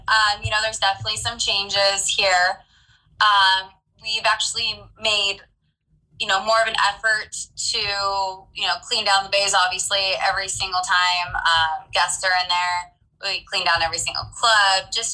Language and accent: English; Reno, Nevada, United States; So I'm a native Nevadan. I grew up in Reno. So that's about 7 to 8 hours north of Vegas.